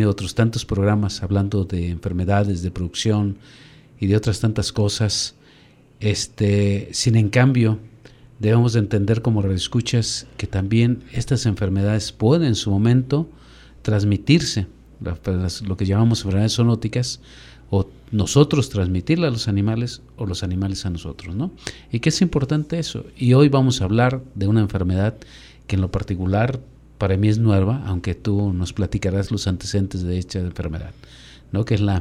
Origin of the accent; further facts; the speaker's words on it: Mexico; pueden perfectamente irse integrando a la dieta de nosotros como mexicanos